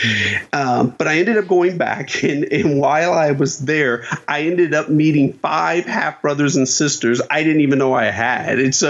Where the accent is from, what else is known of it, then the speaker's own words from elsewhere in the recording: Dayton, Ohio, United States; I grew up in Dayton, Ohio, so winters were brutal.